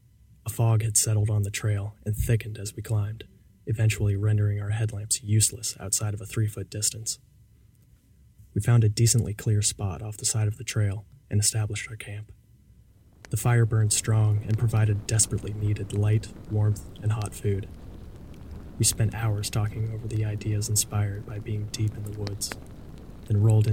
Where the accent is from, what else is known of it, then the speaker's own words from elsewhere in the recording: Fredericksburg, Virginia, United States; moved away; It was October, and I was visiting Fredericksburg, Virginia, my hometown.